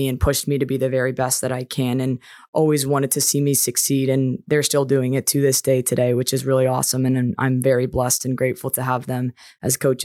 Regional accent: Hermosa Beach, California, United States; I think I played 6 out of my 8 years of youth hockey in Southern California with the Junior Ducks.

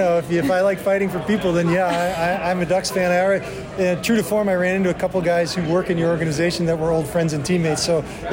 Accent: Florida, United States; I'm from Florida. I live in Florida.

